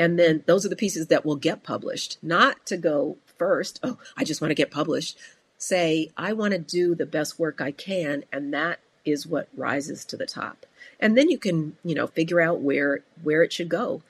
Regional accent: Denver, Colorado, United States; also born or lived in Chicago, United States; And, you know, I credit Chicago. And then I also came of age in Denver, which is a very optimistic, outdoorsy

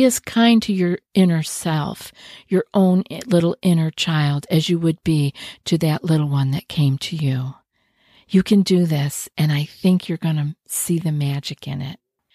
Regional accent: New York, United States; I know when I first moved here, I was from New York.

